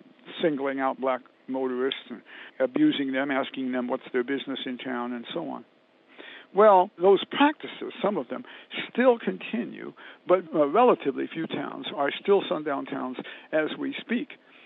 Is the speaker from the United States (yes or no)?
yes; Decatur, Illinois, United States; I grew up in Decatur, Illinois, which is right in the middle of the state.